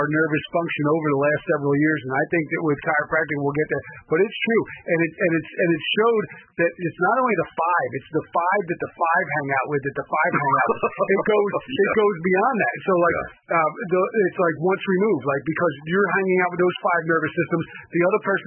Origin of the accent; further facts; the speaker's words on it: New Jersey, United States; My story, I grew up in New Jersey, and my grandmother asked me to be a chiropractor, and I said yes